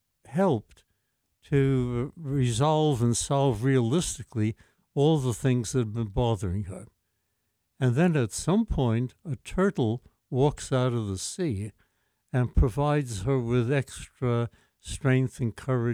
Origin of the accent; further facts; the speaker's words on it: New York City, New York, United States; Well, I don't talk this way no more, but I grew up in the Bronx, okay? I went to Bronx High School of Science, City College.